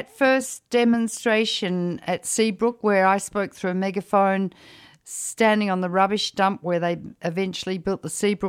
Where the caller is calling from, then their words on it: Canberra, Australian Capital Territory, Australia; I'm taping from Canberra, Australia, but we're a day ahead of you.